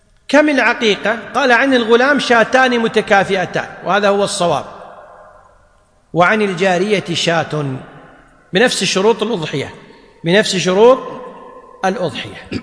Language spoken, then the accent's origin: Arabic; Kuwait; يسميها عندنا بالكويت مقاطع